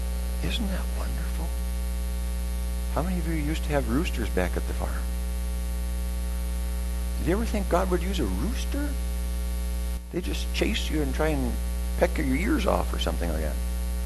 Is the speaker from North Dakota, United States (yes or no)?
yes; North Dakota, United States; oh, I'm from North Dakota